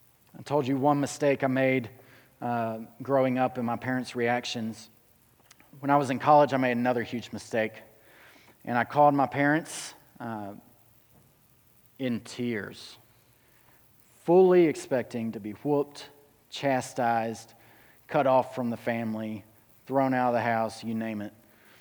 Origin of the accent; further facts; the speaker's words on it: Alabama, United States; And it's possible, I'm from Alabama.